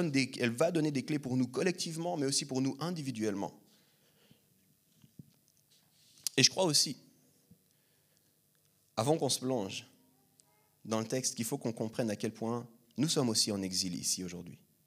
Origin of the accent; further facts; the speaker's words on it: Lausanne, Vaud, Switzerland; parce que je suis avec vous, je suis de Lausanne, je sais exactement.